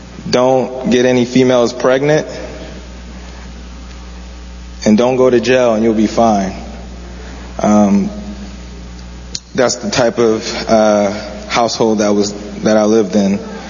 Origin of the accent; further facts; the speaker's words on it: Darby, Pennsylvania, United States; born there; I was born in Darby, Pennsylvania. It's actually about 15 minutes from Philadelphia. So I just say I'm from Philly.